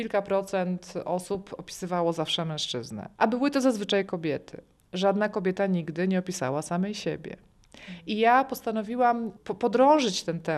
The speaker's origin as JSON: {"language": "Polish", "town": "Częstochowa", "region": "Silesian Voivodeship", "country": "Poland", "lives_now": "Gdynia, Poland", "said": "pochodzę z miasta, które jest też młodym miastem, tak jak Gdynia i mniej więcej podobnie jakoś tam rozwijającym się"}